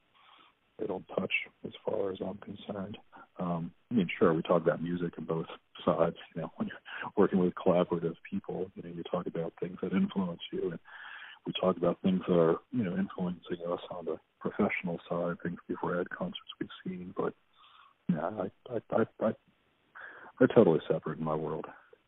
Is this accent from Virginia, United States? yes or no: yes; Virginia, United States; also born or lived in Rhode Island; I was born in Rhode Island, and, you know, shortly thereafter, you know, the family moved down to Virginia, and my brother was born in Virginia, and my sister was born in Virginia, so.